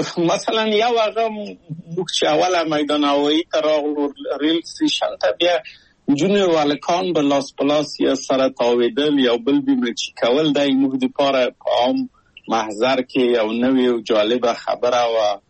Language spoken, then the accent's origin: Pashto; Kabul, Afghanistan; moved away as an adult; also born or lived in Czechoslovakia; او زه له کابل په یو دولتي بورس چکسلواکیا ته راغلم.